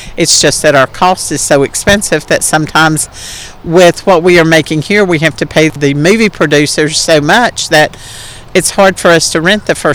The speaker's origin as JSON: {"language": "English", "town": "Gate City", "region": "Virginia", "country": "United States", "tie": "born or raised there", "said": "In Gate City, Virginia. Uh-huh. I grew up in the country, and Phil is a townie"}